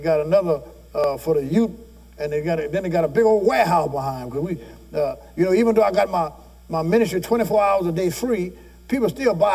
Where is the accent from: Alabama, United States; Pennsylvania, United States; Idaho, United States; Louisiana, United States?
Louisiana, United States; I don't know if y'all understand these words, I'll be saying all kind of words, I'm from Louisiana